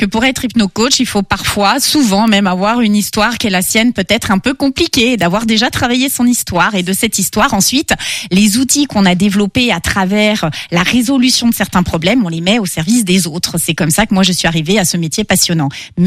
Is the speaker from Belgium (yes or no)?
no; Cholet, Pays de la Loire, France; also born or lived in Île-de-France; j'ai 52 ans et je viens de Cholet.